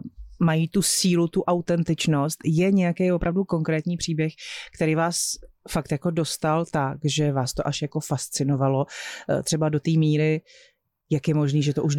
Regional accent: Krkonoše, Czechia; protože já pocházím z Krkonoš, takže tam je zase to jiný pohraničí sudecký

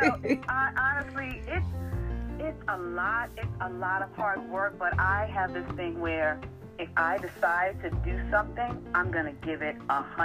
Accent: Jamaica; also born or lived in Haiti; I am Jamaican. I'm Jamaican and Haitian.

